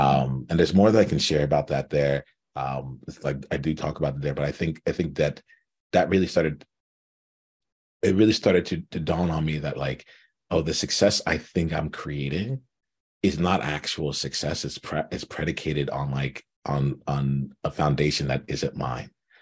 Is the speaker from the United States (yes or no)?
yes; United States; I was born in America. So I grew up as honestly an African American, right?